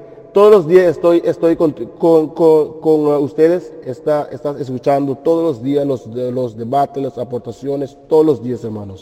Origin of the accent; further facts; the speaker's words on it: Curaçao; now in Netherlands; Soy de Holanda, o vivo en Holanda, soy de Curaçao.